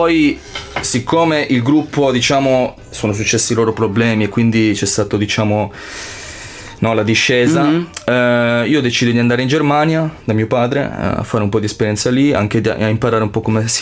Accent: Biella, Piedmont, Italy; also born or lived in Agrigento; now in Turin, Italy; sono cresciuto a Biella. Ok, io sono però siciliano, nato ad Agrigento. I miei genitori si trasferiscono prima in Germania, mio padre è tedesco, e poi a Biella successivamente. Quindi io cresco a Biella

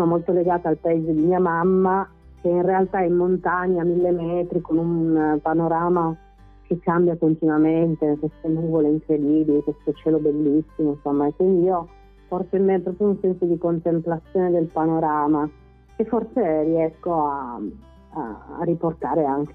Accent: Turin, Piedmont, Italy; born there; sono arrivati a Torino negli anni 60, molto giovani, molto piccoli anche. E quindi io sono nata a Torino, ma ho queste origini del sud.

